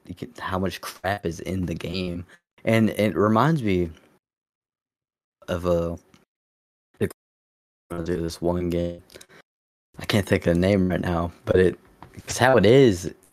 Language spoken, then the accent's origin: English; United States; You know, I'm from the United States, okay? So don't hate me.